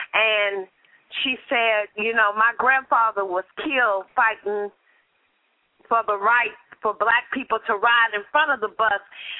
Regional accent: West Coast, United States; Well, you know, I grew up on the West Coast.

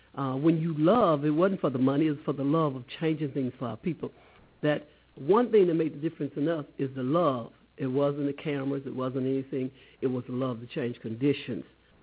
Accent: the South, United States; And growing up in the South and growing up under Southern Baptists, under the Baptists, or growing up in a household where you had to go to church, most of us from the South really do still go to church.

